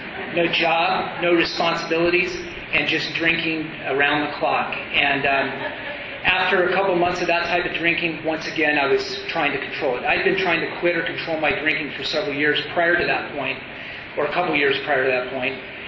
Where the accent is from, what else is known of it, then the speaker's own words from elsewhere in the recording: Portland, Oregon, United States; And I was living in a little town in southern Oregon called Ashland. And I'm originally from Portland